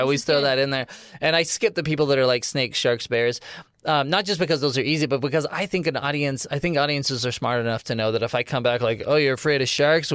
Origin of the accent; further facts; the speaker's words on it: San Jose, California, United States; also born or lived in San Francisco; Yeah, I grew up in the Bay Area, San Jose, San Francisco.